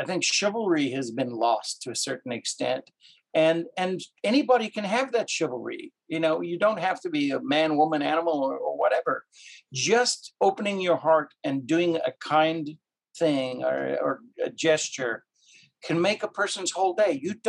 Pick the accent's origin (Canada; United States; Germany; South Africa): South Africa; Cape Town, Western Cape; growing up in Cape Town, South Africa, which is our commonality, which is where I'm from originally